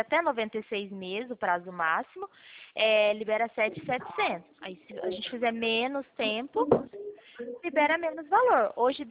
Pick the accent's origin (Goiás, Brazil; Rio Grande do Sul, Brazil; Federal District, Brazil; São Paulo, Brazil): São Paulo, Brazil; Pirassununga; eu sou de Pirassununga.